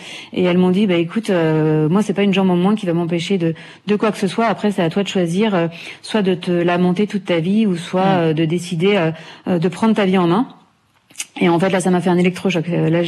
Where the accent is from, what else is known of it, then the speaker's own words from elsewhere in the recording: Mali; now in France; Moi, quand je suis arrivée du Mali, je connaissais personne, j'avais pas de famille, pas d'amis, pas de travail. Quand je suis arrivée en France